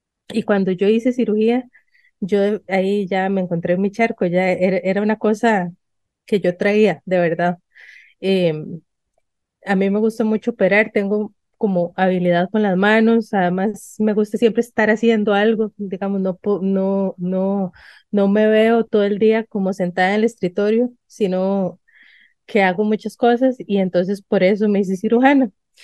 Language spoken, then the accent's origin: Spanish; San Ramón, Alajuela, Costa Rica; Yo crecí en San Ramón de Alajuela